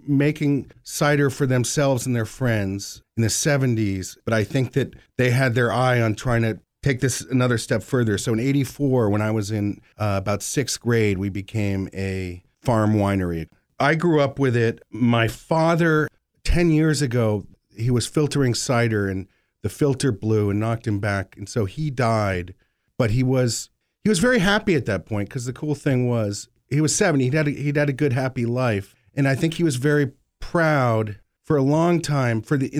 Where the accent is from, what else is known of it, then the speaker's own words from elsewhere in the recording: Plainfield, Massachusetts, United States; born there; I was born in Plainfield, Mass., so I'm just Plainfield.